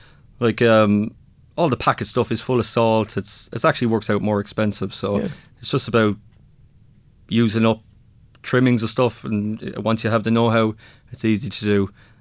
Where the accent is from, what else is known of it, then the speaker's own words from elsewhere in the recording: Kilkenny, Leinster, Ireland; Like, I'm from Kilkenny originally.